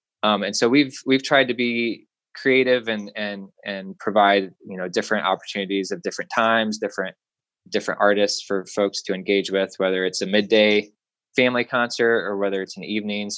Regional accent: North Manchester, Indiana, United States; bringing a festival to my hometown, actually in Northern Indiana, North Manchester.

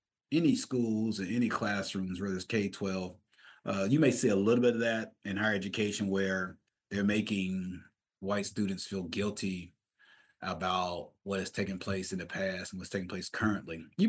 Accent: Kentucky, United States; But yeah, I'm from Southeast Kentucky.

